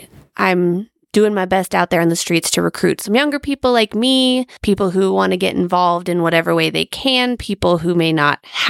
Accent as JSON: {"language": "English", "region": "Ohio", "country": "United States", "tie": "born or raised there", "moved": "yes", "said": "at 35, I'm not sure I know who I am yet, guys. I grew up in Ohio. I moved out here in 2012"}